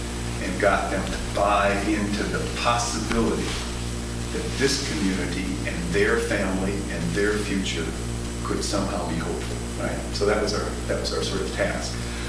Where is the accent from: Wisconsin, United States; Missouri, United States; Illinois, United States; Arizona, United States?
Illinois, United States; Chicago; I was born in Chicago and went away for a while, did school in the East, and came back in 1967 and was a community organizer on the west side of Chicago